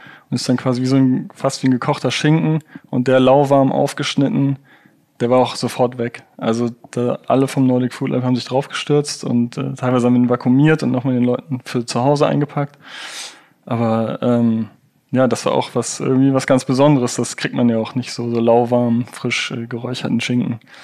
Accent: Rhineland, Germany; Ich bin ja auch aus dem Rheinland

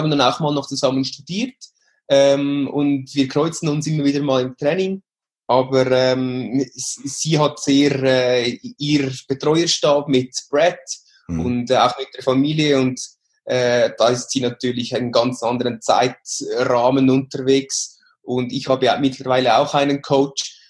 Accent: Switzerland; Ich spreche von allen Sprachen, also Englisch, Französisch, Spanisch. Niederländisch am schlechtesten, weil ich bin geboren und aufgewachsen in der Schweiz.

